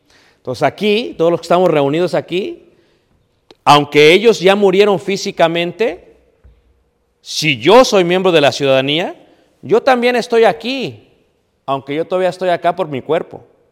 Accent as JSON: {"language": "Spanish", "country": "Mexico", "lives_now": "Elgin, United States", "said": "Yo soy mexicano."}